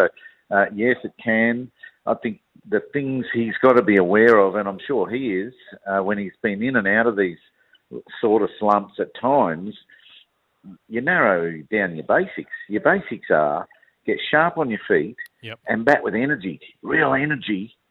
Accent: Australia; it was always a delight as an Australian cricketer

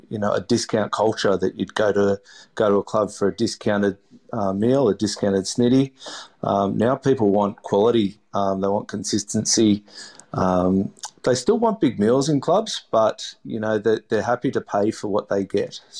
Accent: Melbourne, Victoria, Australia; I grew up in Melbourne on Port Phillip Bay

